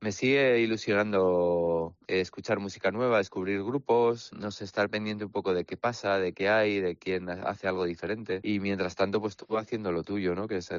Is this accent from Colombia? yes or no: no; Madrid, Community of Madrid, Spain; yo he empezado a surfear ahí cuando era un chavalín, y soy el típico madrileño que va a surfear a Santander